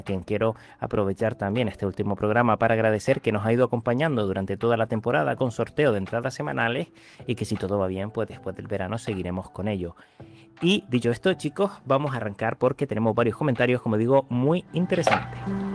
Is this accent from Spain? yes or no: yes; Canary Islands, Spain; de Canarias al mundo entero